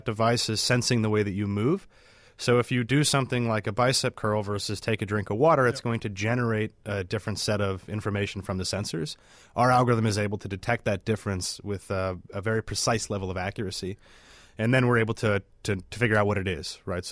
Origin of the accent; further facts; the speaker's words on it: Peoria, Illinois, United States; now in Chicago, United States; So I grew up in Peoria, Illinois. So I haven't made it out of Illinois yet.